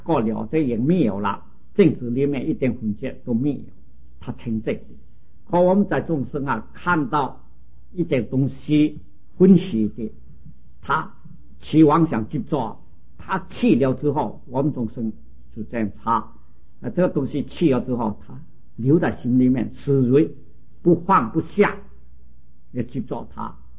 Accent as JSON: {"language": "Chinese", "country": "China", "said": "我们中国人也很会解释的，就和四化界合在一心，那也是可以哈。"}